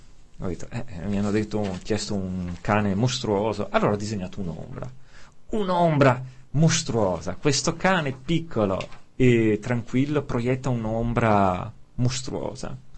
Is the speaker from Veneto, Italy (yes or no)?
yes; Veneto, Italy; Il cane, ho capito, già siamo veneti, quindi lasciamo perdere.